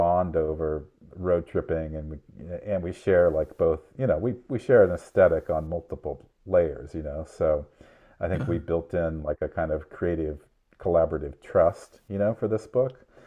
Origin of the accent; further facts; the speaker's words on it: Iowa, United States; moved away as an adult; now in San Francisco, United States; no, I grew up in Iowa and I moved here kind of randomly when I was 24